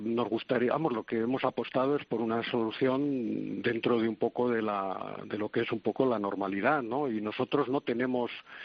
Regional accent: Spain; sino como español

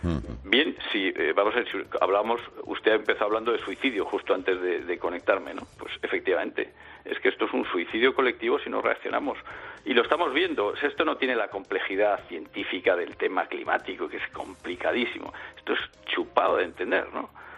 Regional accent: León, Castile and León, Spain; si soy leonés en León, si soy español en España y si soy europeo en Europa

